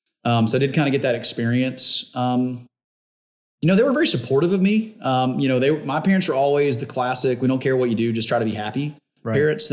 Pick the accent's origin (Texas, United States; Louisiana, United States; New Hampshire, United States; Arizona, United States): Louisiana, United States; Shreveport; Grew up in Shreveport, Louisiana.